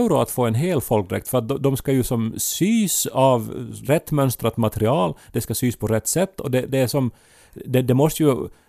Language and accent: Swedish; Esse, Ostrobothnia, Finland; folkdräkt ändå var en grej i min hemby Esse